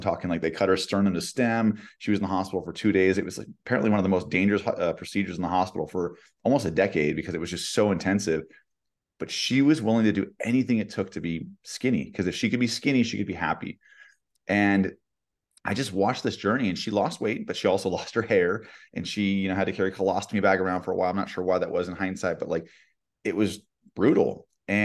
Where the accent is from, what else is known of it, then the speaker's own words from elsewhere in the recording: California, United States; like you mentioned, I was from California